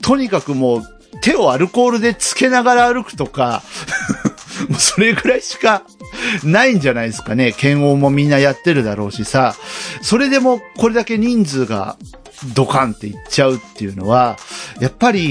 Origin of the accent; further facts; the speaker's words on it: Oita, Japan; まあ僕のふるさと大分県を見てもやっぱ5000人ぐらいで推移しているので